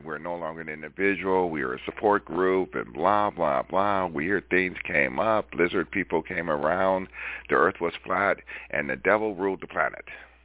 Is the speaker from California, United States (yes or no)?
yes; Los Angeles, California, United States; I grew up in Hollywood, and they used to have restaurants for shows.